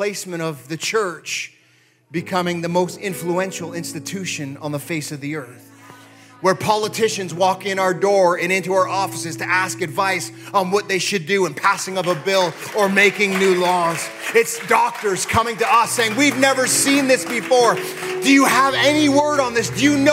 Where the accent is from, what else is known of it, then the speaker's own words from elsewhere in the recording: Canada; Listen, as a Canadian, I'm looking at the United States right now